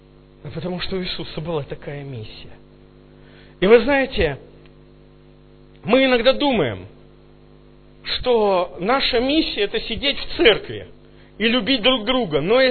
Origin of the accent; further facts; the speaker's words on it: Tula, Tula Oblast, Russia; А я приехал из Тулы.